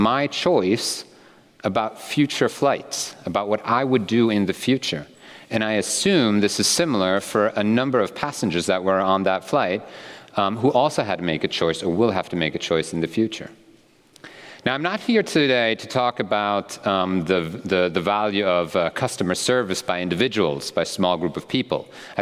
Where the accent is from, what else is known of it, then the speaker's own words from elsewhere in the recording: Zurich, Switzerland; I'm from Zurich, and I wanted to fly from Zurich to Australia, but there are no direct flights.